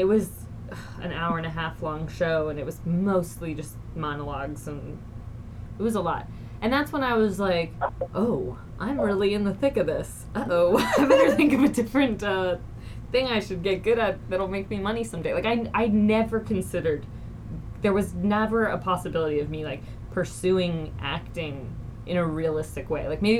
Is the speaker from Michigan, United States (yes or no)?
no; Columbus, Ohio, United States; I'm from Columbus, Ohio, but my parents got divorced when I was young